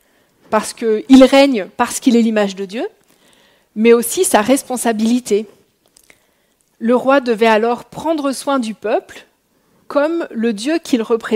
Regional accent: France; Moi, je viens de France

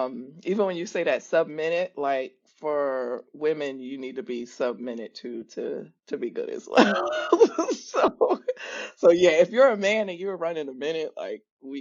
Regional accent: Central Islip, New York, United States; also born or lived in Virginia Beach; So disclaimer, I'm originally from New York, and I did half of my high school years in New York and half in Virginia Beach.

